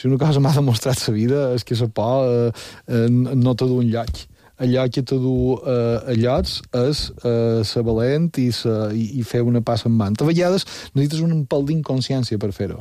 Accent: Balearic Islands, Spain; enforteixi els sentiments com a de mallorquins que som i que volen ser

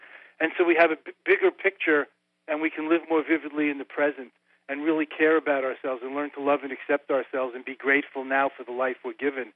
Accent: New York, United States; also born or lived in India / Tibet / Nepal; Well, I grew up in New York, went to college in New York, went to India when I graduated in 1971, became a Buddhist monk, lived in Tibet, Nepal, Sikkim, Bhutan, India

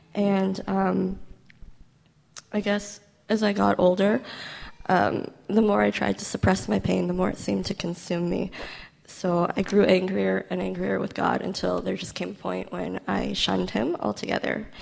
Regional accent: Portland, Oregon, United States; So I'm from the Portland, Oregon area of the States, where I grew up with two parents and one sister. I was raised in a Christian home

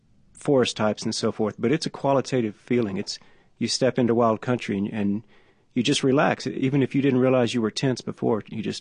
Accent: Houston, Texas, United States; I grew up in Houston, which, on a weekend, I might get up into the hill country around Crawford and go hunting or something.

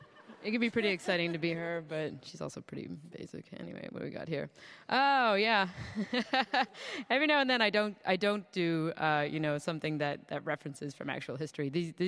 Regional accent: Canada; I'm Canadian

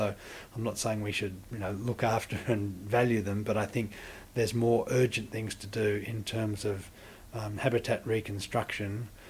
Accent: Sydney, New South Wales, Australia; I remember sparrows as being really common as a kid in Sydney

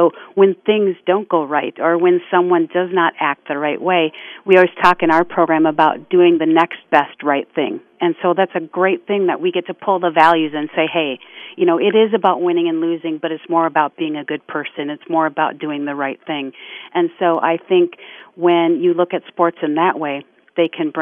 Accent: Minnesota, United States; I'm from Minnesota, born and raised, and so I do follow Minnesota teams

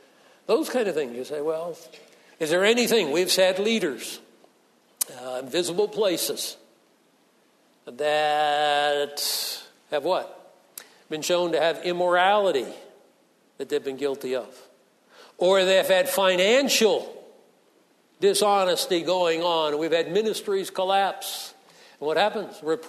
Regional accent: East Coast, United States; I grew up on the East Coast. They weren't so fanatical about lawns back there.

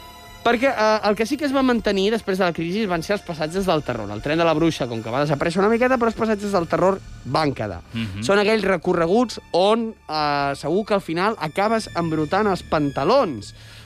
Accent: Sant Fost, Catalonia, Spain; almenys els que venien al meu poble a Sant Fost eren uns cracs

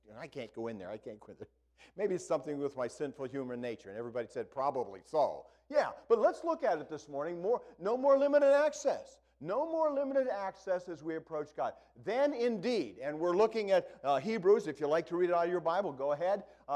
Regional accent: Akron, Ohio, United States; you can tell I'm from Akron

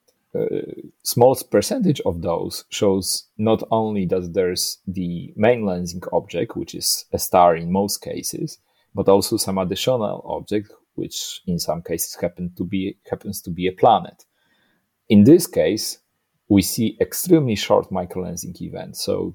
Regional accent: Poland; Poland is my home country, so I was born in Poland

